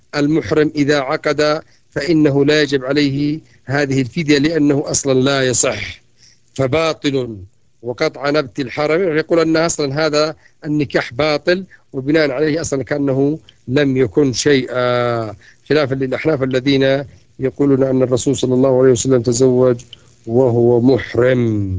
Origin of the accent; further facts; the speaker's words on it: Yemen; والضبع أيضا هذا صيد يسموهم عندنا في اليمن يسموه العرجة